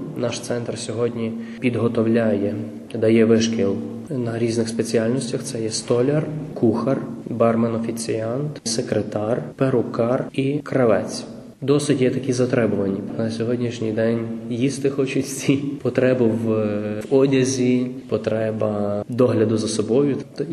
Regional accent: Ternopil, Ternopil Oblast, Ukraine; бо я сам родом з Тернополя.

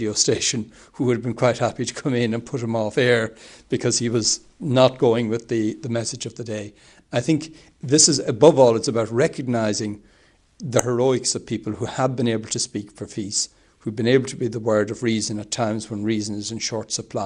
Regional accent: Ireland; I come from Ireland, we've been through a process there

